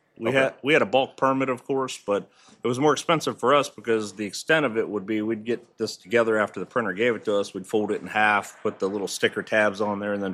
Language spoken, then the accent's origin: English; Warren, Ohio, United States; I'm from Warren, Ohio.